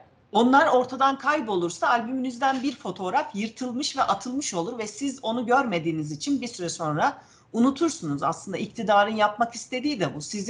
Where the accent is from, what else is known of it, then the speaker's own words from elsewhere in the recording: Ankara, Turkey; also born or lived in Manisa; Dolayısıyla 3 yaşında Ankara'ya gelmişiz. Ankara'da büyüdüm ben. Yani Manisa'da doğmuşum ama hiç Manisa'yı görmedim. Onun için hep kendimi Ankaralı olarak ifade ediyorum.